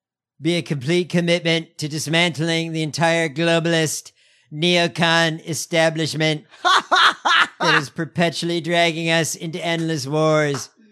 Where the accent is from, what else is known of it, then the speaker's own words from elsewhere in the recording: Wisconsin, United States; I'm from Wisconsin. It's my heritage.